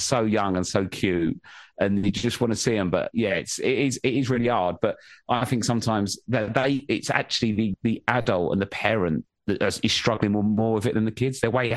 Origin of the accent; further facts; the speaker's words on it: England, United Kingdom; now in Australia; now I'm just like that weird fucking Pom walking around filming children.